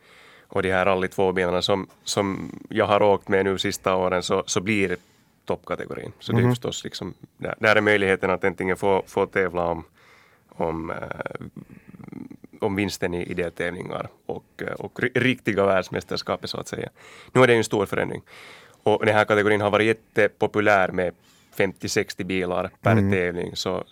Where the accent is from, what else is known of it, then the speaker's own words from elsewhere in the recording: Finland; Åtminstone som en finsk chaufför som det kanske inte är så.